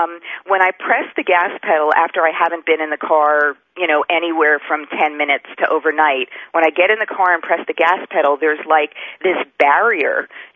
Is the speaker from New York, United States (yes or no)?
yes; Manhattan, New York, United States; I'm from Manhattan, so, you know, it's all sort of alien to me to begin with.